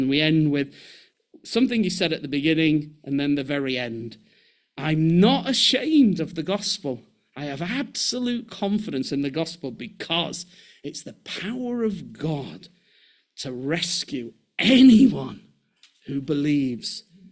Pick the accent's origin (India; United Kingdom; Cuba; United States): United Kingdom; well, as British people, we're like, no, you meant a holy handshake, surely.